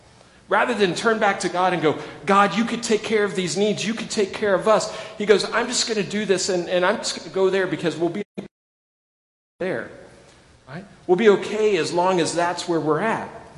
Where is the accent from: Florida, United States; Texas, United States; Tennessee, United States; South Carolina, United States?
Texas, United States; Midland; I remember in college, I grew up in Midland